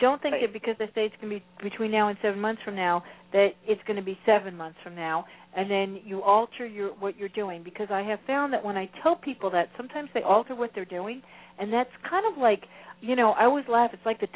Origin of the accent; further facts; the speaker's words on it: Florida, United States; I'm from Florida and we like to go to the beach, so dude.